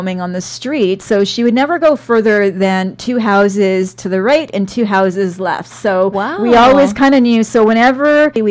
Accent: British Columbia, Canada; my memories, I cherish these memories that I have as a child growing up on Vancouver Island.

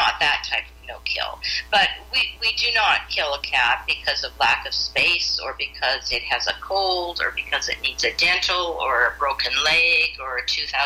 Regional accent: Saskatchewan, Canada; You know, I'm from Saskatchewan, and we never had coyotes.

